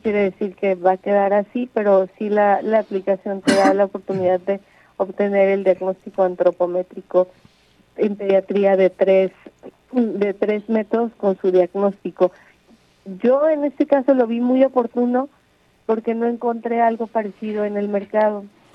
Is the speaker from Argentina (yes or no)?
no; Mexico; para nosotros como mexicanos.